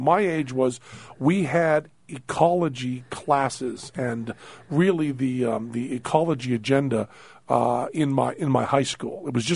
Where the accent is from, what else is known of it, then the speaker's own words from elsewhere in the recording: Greenfield, Massachusetts, United States; You know, I'm from Greenfield, Massachusetts